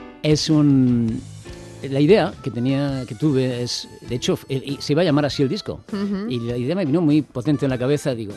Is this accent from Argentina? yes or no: no; Catalonia, Spain; now in Madrid, Spain; Español, ciudadano del mundo, catalán. Bueno, todo, se puede ser todo, ¿no? Yo es que como yo no desprecio nada, ¿no? Ajá. Y vivo en Madrid hace muchísimos años y estoy encantado, súper integrado